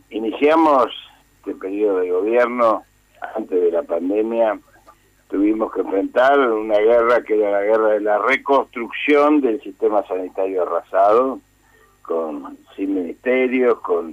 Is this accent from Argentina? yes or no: yes; Argentina; como argentino